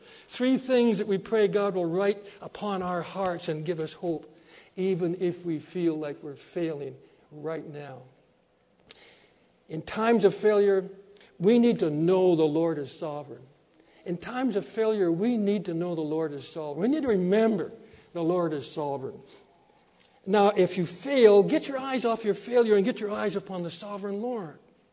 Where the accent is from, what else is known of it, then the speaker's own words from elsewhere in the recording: Saskatchewan, Canada; just like you can tell I'm from Saskatchewan, right?